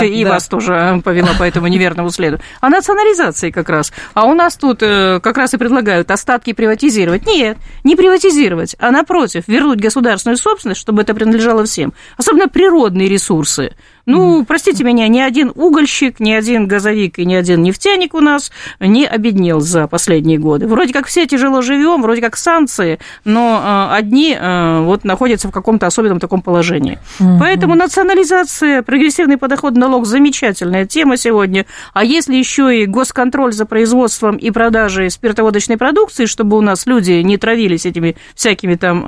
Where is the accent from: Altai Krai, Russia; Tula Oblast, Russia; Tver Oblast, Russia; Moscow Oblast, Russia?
Altai Krai, Russia; Pobedim; Вот я сама родом с Алтая, есть такой, такой поселок есть, Победим